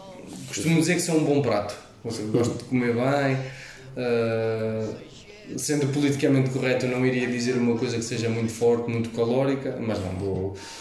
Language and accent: Portuguese; Bragança, Portugal; Atualmente estou super adaptado à ilha, tem umas condições que na minha terra natal não tem, a questão do clima, a questão de facilmente estarmos num ponto ou outro da ilha com alguma celeridade, e em Bragança isso não é possível.